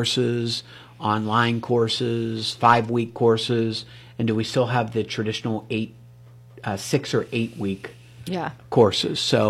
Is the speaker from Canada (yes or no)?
no; Ellwood City, Pennsylvania, United States; and again, growing up in Elwood City, I really put a charge out.